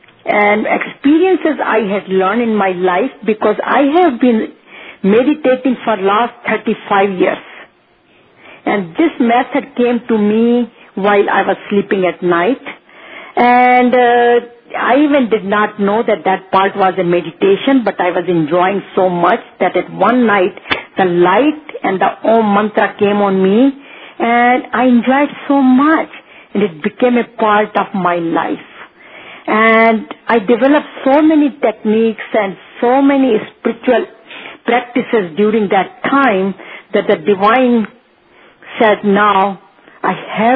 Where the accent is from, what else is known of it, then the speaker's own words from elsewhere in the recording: India; moved away as an adult; now in United States; I am originally from India and living in USA for last 42 years. I have been raised primarily in the Hindu tradition